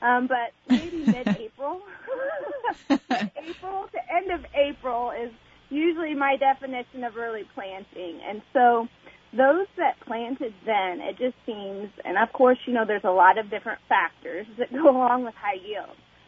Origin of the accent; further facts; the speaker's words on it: Nokomis, Illinois, United States; Well, I'm originally from Nokomis, Illinois, so Montgomery County, currently living in Christian County.